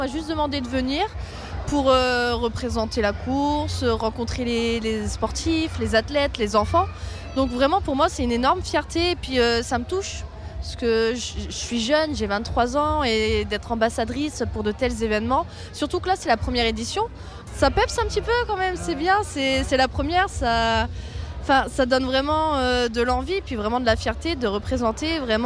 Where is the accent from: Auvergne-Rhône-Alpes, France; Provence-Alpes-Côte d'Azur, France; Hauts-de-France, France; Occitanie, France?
Hauts-de-France, France; Fourmies; Moi, je suis originaire de Fourmies. Donc j'ai qu'une heure de route pour venir.